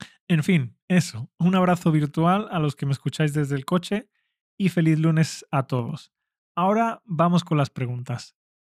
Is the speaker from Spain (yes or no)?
yes; Spain; Y yo, como español nativo que soy, doy respuesta a esas preguntas.